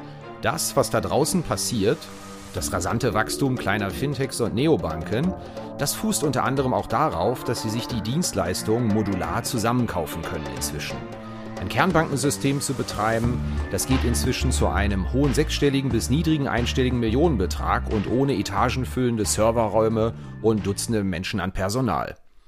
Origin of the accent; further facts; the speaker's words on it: Rhineland, Germany; accent: Rhenish; Ich komme aus dem Rheinland